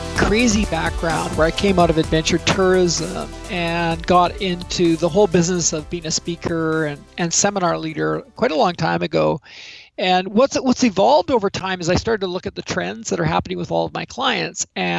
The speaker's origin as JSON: {"language": "English", "country": "Canada", "said": "Canadians love Australia."}